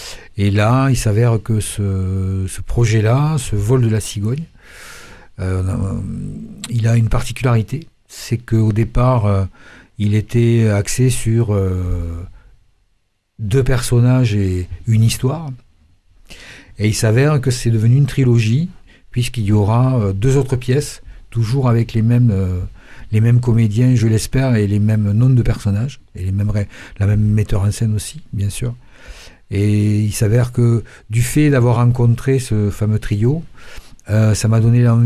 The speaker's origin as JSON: {"language": "French", "town": "Toulouse", "region": "Occitanie", "country": "France", "said": "Moi, je suis toulousain."}